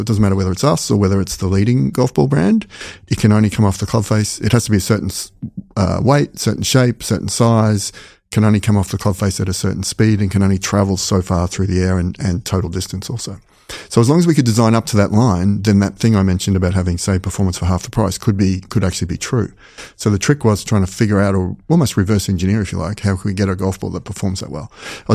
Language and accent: English; Australia; So very quickly, and as an Australian, I just rocked up to Carlo University, not a clue what was down there